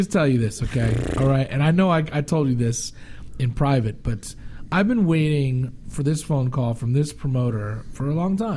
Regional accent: California, United States; now in Los Angeles, United States; It's like 5 miles from my hometown, 5 miles from where I grew up. So like all my hometown peeps are coming. All my crew over here in L.A. are coming

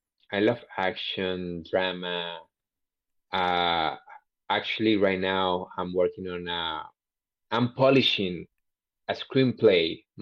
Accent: Venezuela; English is a second language; I'm from Venezuela, so

